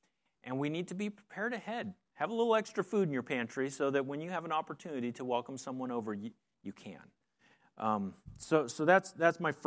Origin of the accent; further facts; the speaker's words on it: Pennsylvania, United States; I was from Pennsylvania. It was a 6.5-hour drive down there.